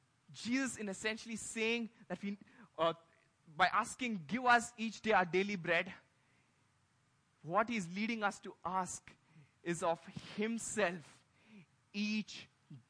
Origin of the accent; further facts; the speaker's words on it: Visakhapatnam, Andhra Pradesh, India; I met Anand in 2011 at a camp in my hometown, Vizag.